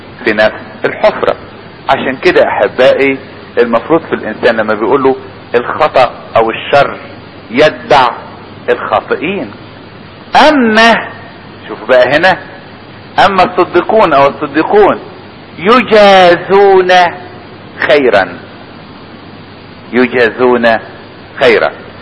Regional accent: Upper Egypt, Egypt; كنت بسمع دايما واحد عندنا في الصعيد يقول مثل

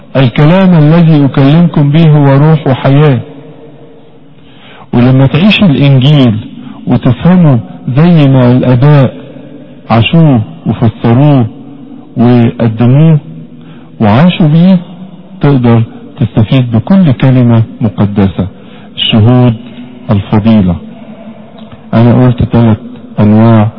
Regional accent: Egypt; زي ما بنروح مثلا في دير مريمين عندنا في مصر

